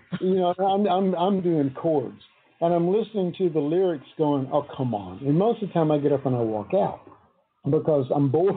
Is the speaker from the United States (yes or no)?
no; Ireland; I mean, I'm Irish, you know, I'm Euro trash actually. But the thing is that a lot of the Irish comes up in me, and man, I get moved.